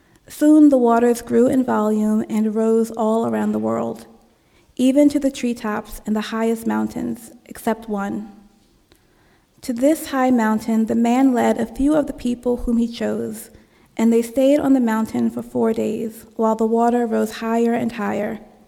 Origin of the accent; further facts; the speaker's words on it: New Jersey, United States; In my home state, New Jersey, many activities are planned to help the environment.